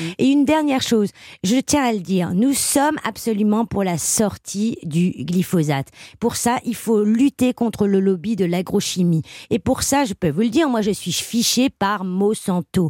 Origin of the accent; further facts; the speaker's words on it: Hauts-de-France, France; Moi je viens du Nord-Pas-de-Calais et dans ma région c'est les Hauts-de-France.